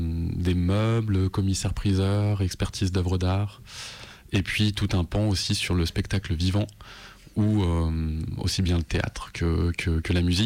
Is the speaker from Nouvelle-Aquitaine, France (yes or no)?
no; Auvergne-Rhône-Alpes, France; oui, je viens d'Ardèche, en effet, du Nord Ardèche.